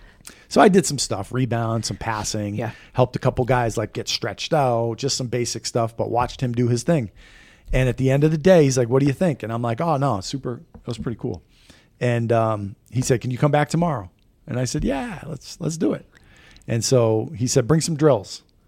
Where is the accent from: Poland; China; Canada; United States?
United States; Massachusetts; I said I'm a coach from Massachusetts, and I didn't really know the whole Philly thing.